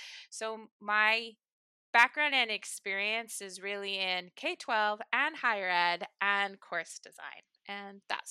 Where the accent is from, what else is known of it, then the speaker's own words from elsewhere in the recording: Canada; as I'm learning as a Canadian educator about land acknowledgements